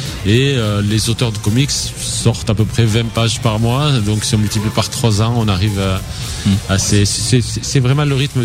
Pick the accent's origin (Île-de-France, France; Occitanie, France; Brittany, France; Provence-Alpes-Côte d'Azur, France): Occitanie, France; le scénariste, on se connaît parce qu'on est du Tarn, tous les deux.